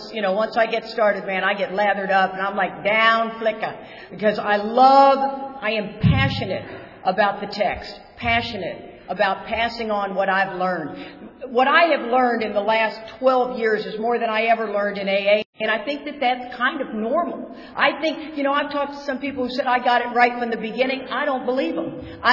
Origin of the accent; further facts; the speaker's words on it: Austin, Texas, United States; We're from Austin, Texas.